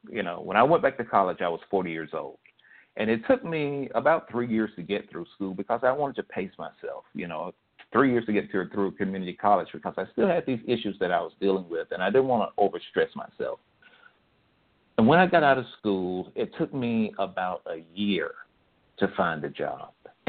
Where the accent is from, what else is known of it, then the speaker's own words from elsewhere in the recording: Birmingham, Alabama, United States; And just as I was walking up the steps to my house in Birmingham, and I grew up in Woodlawn